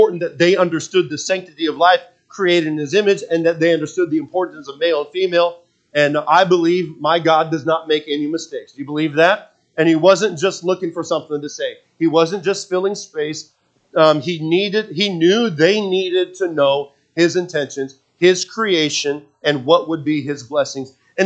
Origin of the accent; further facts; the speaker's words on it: West Coast, United States; Got to remember, I grew up on the West Coast. It's the left coast, right?